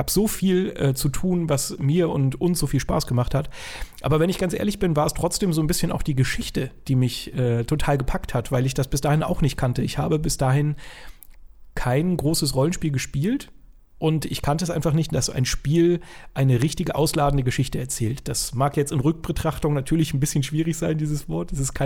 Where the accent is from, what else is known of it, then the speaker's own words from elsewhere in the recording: Hamburg, Germany; also born or lived in Lower Saxony; ich bin in Niedersachsen geboren und meine Eltern haben sich dann irgendwann getrennt und wir sind ein bisschen in der Weltgeschichte rumgereist und irgendwann dann in Hamburg angekommen. Ich mit meiner Mutter und meiner Schwester.